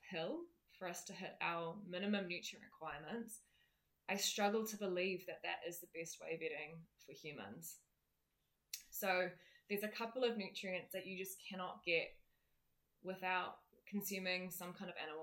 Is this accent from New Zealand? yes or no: yes; New Zealand; So as a New Zealander, we actually have really good access to grass-fed beef